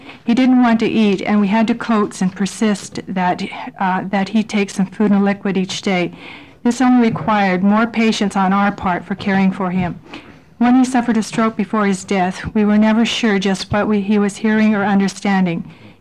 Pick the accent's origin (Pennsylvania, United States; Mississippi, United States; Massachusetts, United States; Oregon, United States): Oregon, United States; Milwaukie; I'm from Milwaukee, Oregon, Senator Cohen's district.